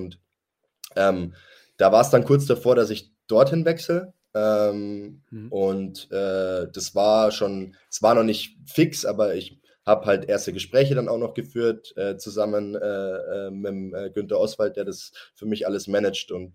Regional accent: Landshut, Bavaria, Germany; weil ich mich halt in Landshut pudelwohl gefühlt habe. Es ist meine Heimat.

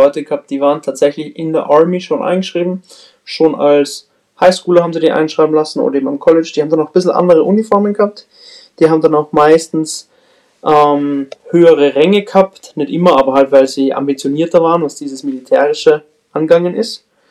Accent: Salzburg, Austria; bin aus der Nähe Salzburg, also Salzburg-Stadt, bin 26 Jahre alt

